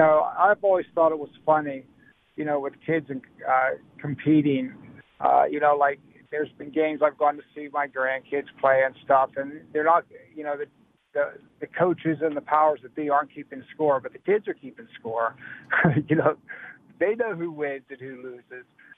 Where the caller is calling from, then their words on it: Belmont, United States; from Belmont.